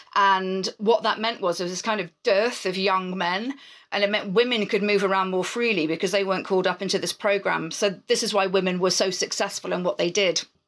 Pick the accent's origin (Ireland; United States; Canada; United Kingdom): United Kingdom; I think it was just a courtesy because we're British.